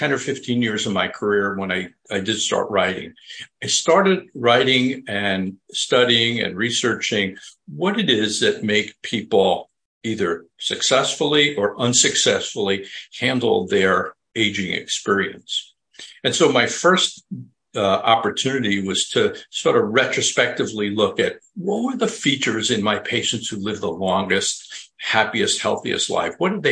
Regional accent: New York, United States; I grew up in Long Island, New York

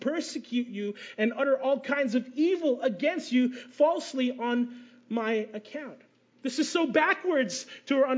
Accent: Canada; And I'm like, "Mom, I'm Canadian, not Filipino," right?

